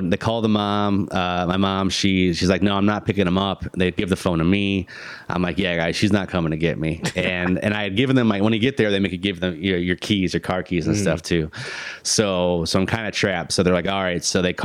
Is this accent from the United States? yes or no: yes; Illinois, United States; I call it pop because I'm from Illinois.